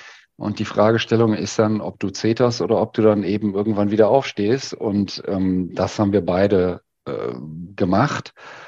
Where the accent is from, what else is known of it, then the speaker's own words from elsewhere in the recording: Essen, North Rhine-Westphalia, Germany; born there; Ich bin eigentlich in Essen geboren.